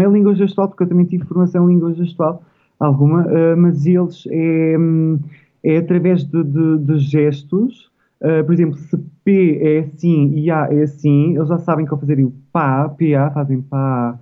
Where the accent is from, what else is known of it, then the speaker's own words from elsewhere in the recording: Portugal; que mesmo nós, enquanto portugueses, nos enrascamos muito bem pelo mundo afora